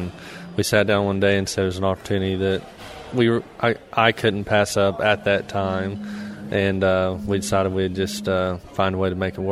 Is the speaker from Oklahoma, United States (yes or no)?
yes; Hennepin, Oklahoma, United States; I'm from Hennepin, Oklahoma, which is south central Oklahoma. It's the Arbuckle Mountain area. You may be familiar with it. I am fourth generation on a family ranch.